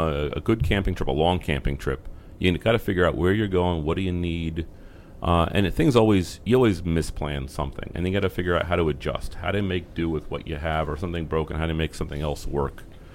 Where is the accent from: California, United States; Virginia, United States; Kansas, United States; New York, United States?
Kansas, United States; also born or lived in New Jersey; From New Jersey, but I grew up in Kansas.